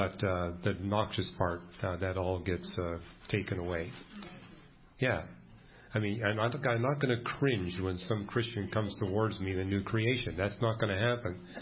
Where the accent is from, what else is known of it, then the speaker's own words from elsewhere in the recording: British Columbia, Canada; where I grew up in British Columbia, the Vancouver airport, there is no place on Sea Island that's more than 2 feet above sea level.